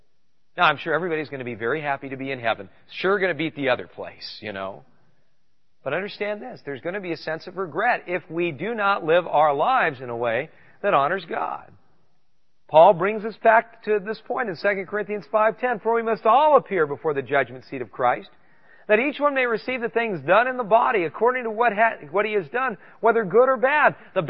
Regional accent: California, United States; I spent some time surfing growing up in California

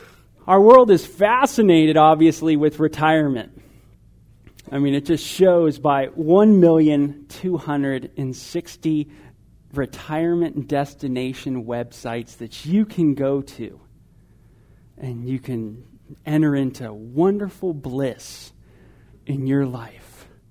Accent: Simi Valley, California, United States; I was 12 years old. I grew up in California. I was in Simi Valley, California, and there was a golf tournament.

